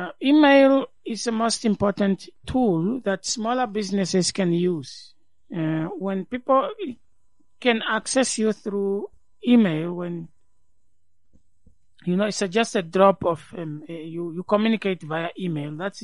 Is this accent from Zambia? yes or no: yes; Livingstone, Southern Province, Zambia; when I grew up in Livingston, in the street where we were, people spoke Tonga. And no, it was not Tonga. Sorry, it was Vemba.